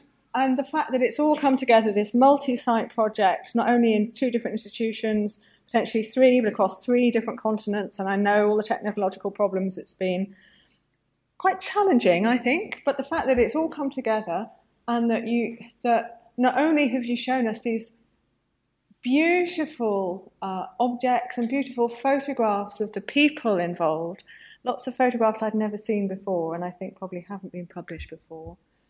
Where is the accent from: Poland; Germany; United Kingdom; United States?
United Kingdom; Southport, North West England; I grew up partly in Southport in the north, in the northwest.